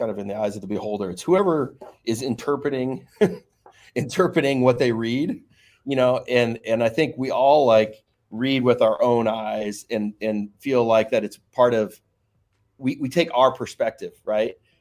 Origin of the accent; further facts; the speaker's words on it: Washington, United States; My home state of Washington, there is no delivery.